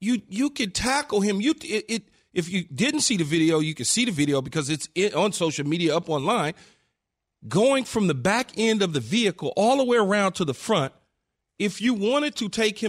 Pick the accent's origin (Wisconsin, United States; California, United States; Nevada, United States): California, United States; Los Angeles; It growing up in South Central LA and seeing the way the police treated black people when I was growing up in South